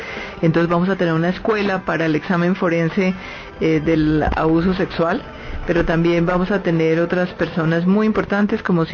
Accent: Colombia; como somos los colombianos

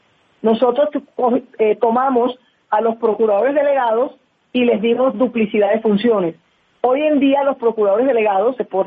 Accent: Barranquilla, Atlántico, Colombia; muy cercana a la Casa Char porque soy de Barranquilla. Y yo trabajo en Bogotá

